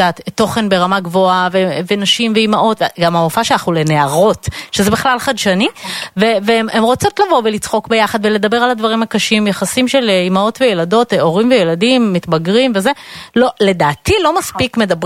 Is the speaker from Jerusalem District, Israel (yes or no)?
no; Bnei Brak, Tel Aviv District, Israel; אני גם גדלתי בבני ברק, את גדלת בבני ברק